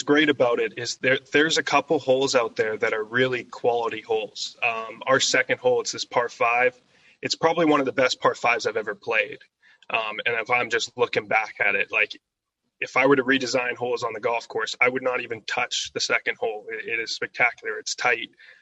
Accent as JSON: {"language": "English", "country": "Canada", "tie": "born or raised there", "said": "growing up in the North was, at the time, I didn't like it because I thought that it was very hard to get recognized being there."}